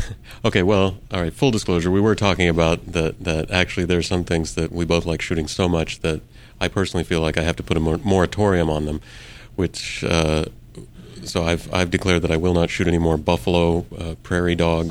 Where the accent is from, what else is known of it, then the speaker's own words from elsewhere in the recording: Oklahoma, United States; I grew up in Oklahoma, and there's a lot of buffalo and a lot of prairie dogs